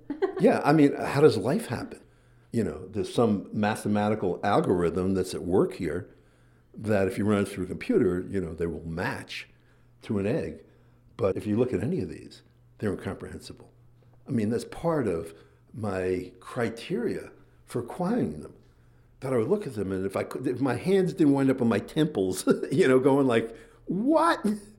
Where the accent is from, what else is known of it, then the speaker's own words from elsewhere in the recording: New Jersey, United States; I'm a kid from New Jersey, so for me it's like rocks are things you kick down the street